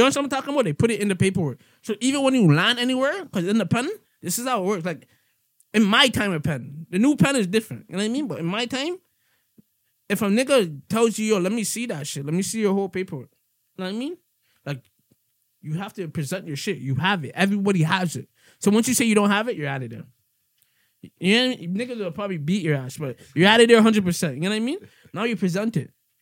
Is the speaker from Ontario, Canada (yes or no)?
yes; Toronto, Ontario, Canada; we're from Toronto